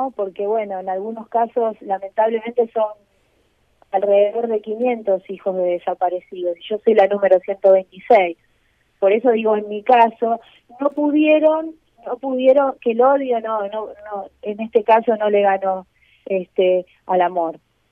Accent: Argentina; hablo como ciudadana, ¿no? Como argentina, y me duele ver al país dividido.

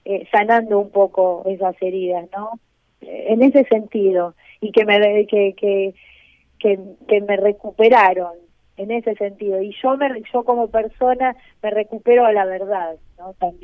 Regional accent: Argentina; hablo como ciudadana, ¿no? Como argentina, y me duele ver al país dividido.

